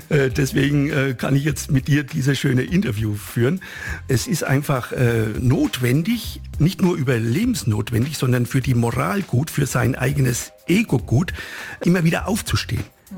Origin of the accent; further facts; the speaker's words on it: Bavaria, Germany; Ich bin mit dem Fußball aufgewachsen. In meinem Heimatort Itchern war ein guter Fußballer